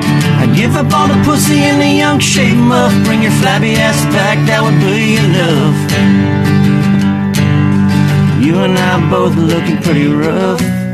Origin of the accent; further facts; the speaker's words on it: Kentucky, United States; This one's called … We're from Kentucky, so It's about being on the road and missing home.